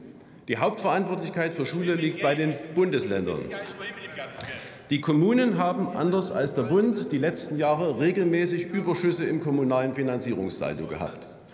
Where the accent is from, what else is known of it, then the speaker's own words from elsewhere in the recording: Hohenstein-Ernstthal, Saxony, Germany; Bei uns in Sachsen funktioniert ganz gut.